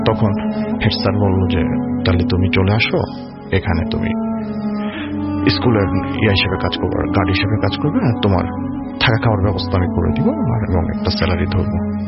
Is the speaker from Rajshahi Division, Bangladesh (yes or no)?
no; Rampura, Dhaka Division, Bangladesh; আমি এসেছি রামপুরা থেকে।